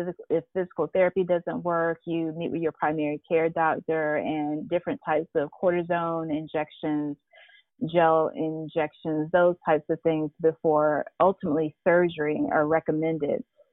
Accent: Augusta, Georgia, United States; I'm originally from Augusta, Georgia.

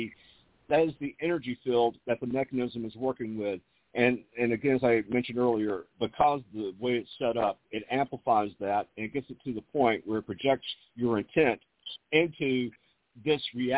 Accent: the South, United States; Well, I tell you what, being a Southerner as I am, my diet is basically Cracker Barrel.

